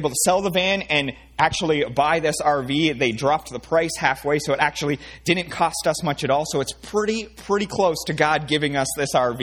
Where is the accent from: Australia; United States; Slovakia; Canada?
Canada; accent: Canadian; hopefully you can listen through my Canadian accent. All right. If you don't notice, I'm from Canada.